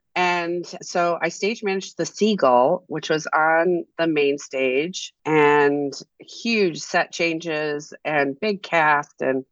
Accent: Rhode Island, United States; I grew up in New England, right outside of Providence.

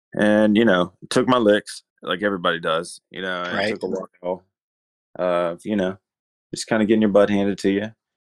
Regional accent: Louisiana, United States; I'm from Louisiana, so there was a tour back then

